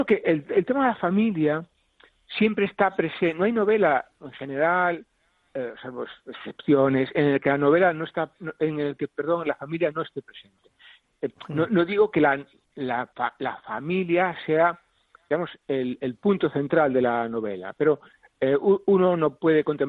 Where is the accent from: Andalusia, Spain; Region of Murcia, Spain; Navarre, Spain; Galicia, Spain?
Galicia, Spain; now in Ourense, Spain; Yo no soy de Ourense, de la ciudad, quiero decir. Yo soy de una aldea, sí, 80 kilómetros... Y nunca había vivido en Ourense de una forma regular, estable, hasta el año 2011. Yo estoy viviendo en esta ciudad desde el año 2011.